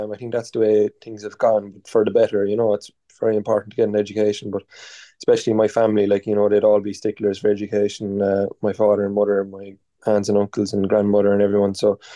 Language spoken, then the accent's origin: English; Mallow, Munster, Ireland; I grew up just outside Mallow in North Cork, in Lumbertstown. Grew up on a farm.